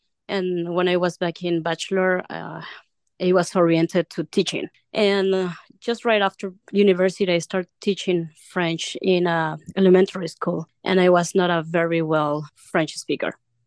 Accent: Mexico; first language Spanish; English is a second language; I was born and raised here in Mexico. Of course, my main language, my mother tongue, is Spanish, and I study my whole life English. But then I arrived to France

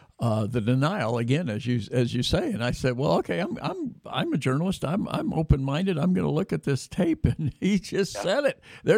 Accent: Sacramento, California, United States; David grew up in my hometown right here in the Diocese of Sacramento

